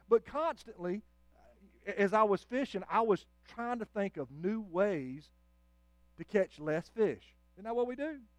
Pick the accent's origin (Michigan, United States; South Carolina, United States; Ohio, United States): South Carolina, United States; Lake Wylie; I grew up on Lake Wylie, South Carolina. When I was 2 years old, my parents had enough sense to move far enough away from Charlotte, North Carolina to get us away from the city.